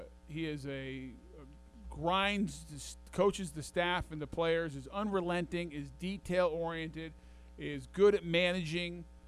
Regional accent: Colorado, United States; I'm from Colorado.

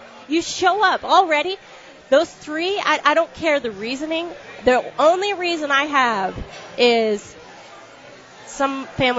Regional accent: Boston, Massachusetts, United States; As a Bostonian, I could care less about visiting the city.

